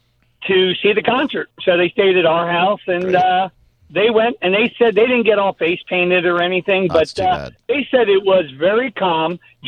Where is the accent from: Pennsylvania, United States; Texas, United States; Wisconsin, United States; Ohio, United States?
Pennsylvania, United States; Philadelphia; I'm originally from Philadelphia.